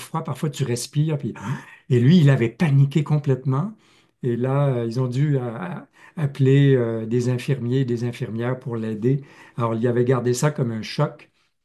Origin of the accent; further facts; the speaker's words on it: Quebec, Canada; also born or lived in Brazil / Mexico / Peru; moi, je suis du Québec, donc seulement Québécois ou Canadien.